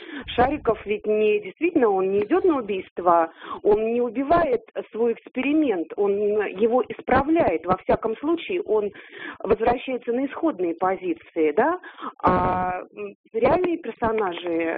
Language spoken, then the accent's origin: Russian; Moscow Oblast, Russia; я из Подмосковья.